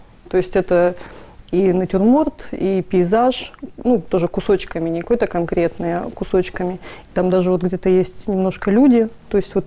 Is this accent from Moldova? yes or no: no; Yekaterinburg, Sverdlovsk Oblast, Russia; now in Saint Petersburg, Russia; я сама родилась в Екатеринбурге, пошла в художественную школу